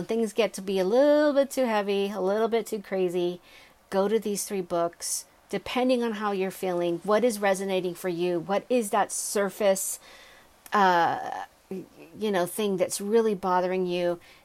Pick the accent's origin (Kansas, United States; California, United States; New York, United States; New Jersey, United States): California, United States; Los Angeles; I mean, I'm from Los Angeles, like we don't walk, we drive.